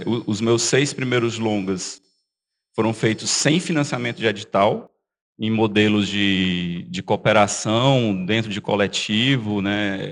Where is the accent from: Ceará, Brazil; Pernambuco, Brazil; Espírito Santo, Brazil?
Ceará, Brazil; Eu sou do Ceará e obviamente, os custos para filmar no Ceará não são os mesmos para filmar em São Paulo ou no Rio de Janeiro